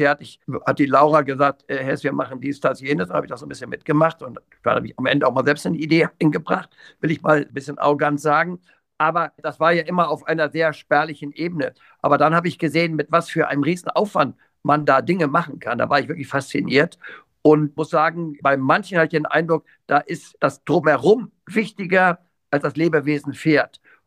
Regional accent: Lower Saxony, Germany; weil ich eben aus der normalen, anführungsstrichen ländlichen Reiterei komme, in der Nähe Hannovers, Reitverein Führige, da bin ich reiterlich in Anführungsstrichen groß geworden.

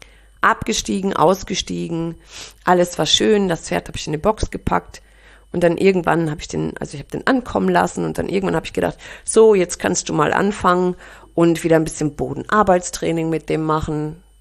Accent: North Rhine-Westphalia, Germany; Ich komme ja hier aus dem Raum NRW.

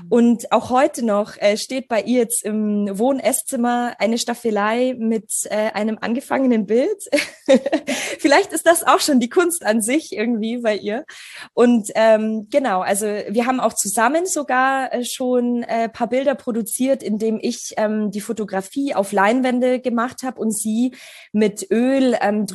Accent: Germany; also born or lived in Poland; Und ich komme ursprünglich aus Polen. Also ich bin in Polen geboren und meine Eltern sind damals mit mir, als ich 3 war, nach Deutschland ausgewandert.

